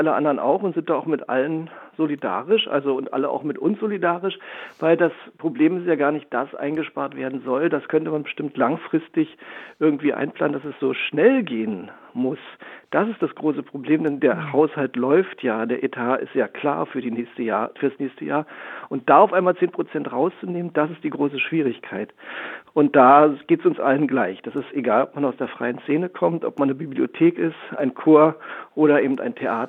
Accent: Berlin, Germany; Also ich bin ja auch Berliner

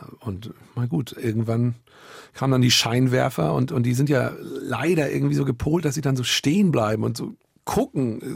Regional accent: Berlin, Germany; Ich bin Berliner mit einem hamburgischen Migrationshintergrund.

